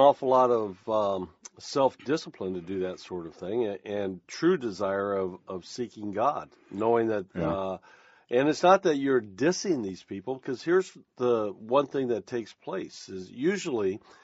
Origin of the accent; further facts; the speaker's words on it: United States; Yeah, because I'm an American and I'm Christian.